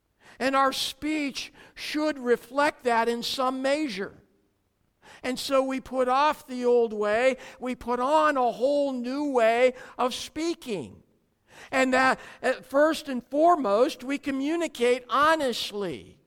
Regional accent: United States; now in South Africa; As an American living in South Africa, it is not uncommon for me to be misunderstood.

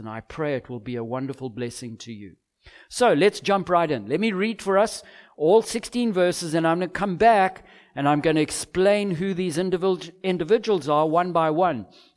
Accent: Zimbabwe; I grew up in Zimbabwe, so maybe you're not quite like me.

